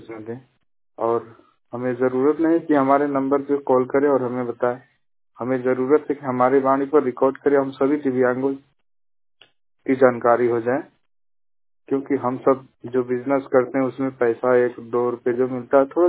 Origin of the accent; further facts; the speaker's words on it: Gorakhpur, Uttar Pradesh, India; हम हमारे जिला गोरखपुर उत्तर प्रदेश से